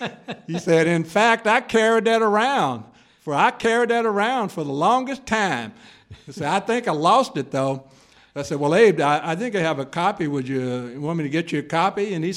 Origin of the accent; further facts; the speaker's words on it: Houston, Texas, United States; I grew up in Houston. I had never heard of the Houston Riots.